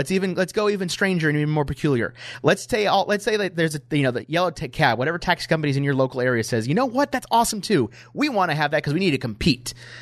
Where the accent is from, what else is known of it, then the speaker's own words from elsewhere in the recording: Grand Blanc, Michigan, United States; also born or lived in Flint; yeah, I was born in Flint. I grew up in Grand Blanc. Like, I grew up in that area.